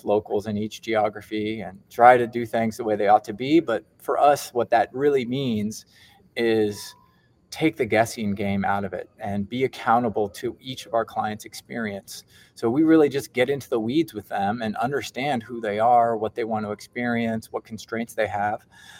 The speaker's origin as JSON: {"language": "English", "town": "Eugene", "region": "Oregon", "country": "United States", "tie": "born or raised there", "said": "I grew up on the West Coast in Oregon, actually, right outside of the town of Eugene. So it was a nice little college town to grow up in."}